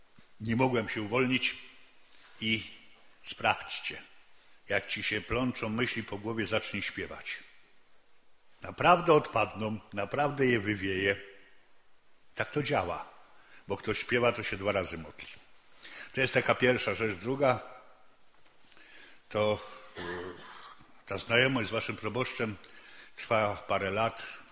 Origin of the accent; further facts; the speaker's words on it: Lesser Poland, Poland; ja pochodzę z tych stron, trochę bardziej na południe, za Nowym Targiem, za Czarnym Dunajcem.